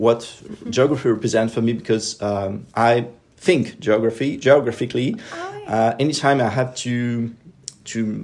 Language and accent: English; Yerres, Île-de-France, France; born there; English is a second language; well, I was born in Yerres, so it's not so far